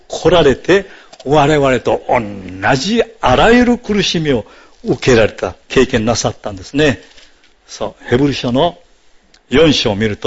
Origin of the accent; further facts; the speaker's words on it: Okinawa, Japan; now in United States; そしたら、どこから来たか。いや、沖縄から来ました。